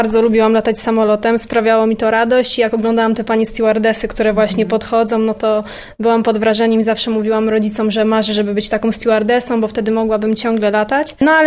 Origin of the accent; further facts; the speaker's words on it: Dąbrowa Górnicza, Silesian Voivodeship, Poland; Ja jestem z Dąbrowy Górniczej, no i przyjeżdżam do Częstochowy.